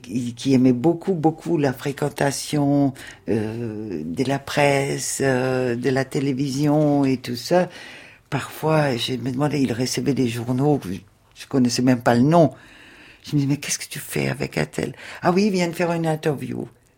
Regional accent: France; Mais en tant que Français, c'était un tout petit peu, compliqué.

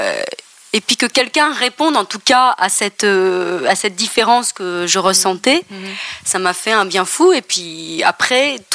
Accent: Bamako, Mali; moved away; je disais à tout le monde que je venais de Bamako

